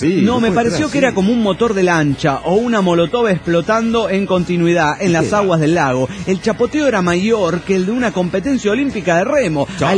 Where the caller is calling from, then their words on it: Rosario, Santa Fe, Argentina; de Rosario, Argentina.